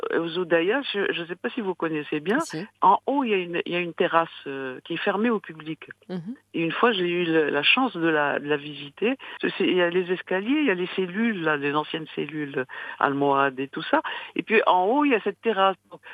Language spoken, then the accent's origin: French; Morocco; C'est pas parce qu'on est marocain qu'on n'a pas eu...